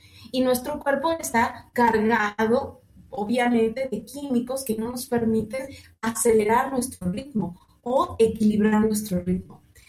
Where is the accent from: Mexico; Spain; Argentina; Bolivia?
Mexico; porque como mexicanos tenemos una gama increíble de lechugas, ¿no?